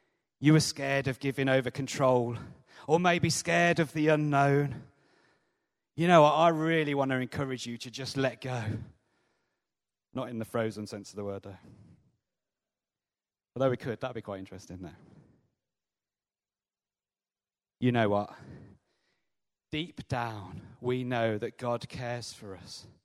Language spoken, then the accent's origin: English; United Kingdom; Maybe it's because we're British and we don't like crying out